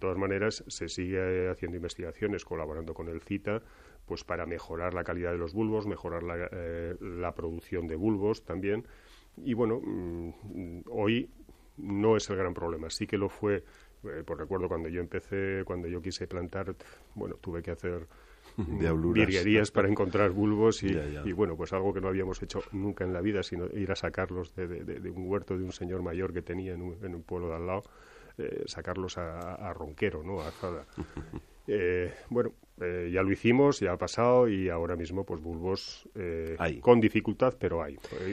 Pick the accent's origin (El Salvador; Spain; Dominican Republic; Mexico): Spain; Blancas, Aragon; cuando empezamos a recuperar el cultivo allí en mi pueblo, en Blancas, aunque se ha hecho de toda la vida, yo lo he conocido desde que tenía 4 años